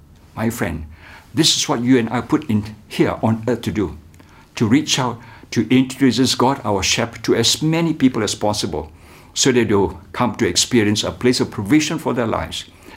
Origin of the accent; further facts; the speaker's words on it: Kuala Lumpur, Malaysia; I'm a pastor from Kuala Lumpur.